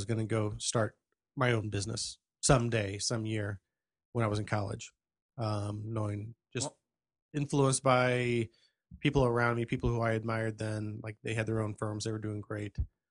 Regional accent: East St. Louis, Illinois, United States; So I'm actually from the East St. Louis area.

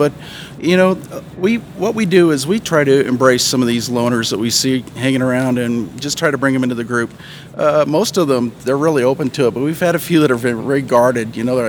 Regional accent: Frederick, Maryland, United States; I'm from Frederick, Maryland, just north of Washington, D.C.

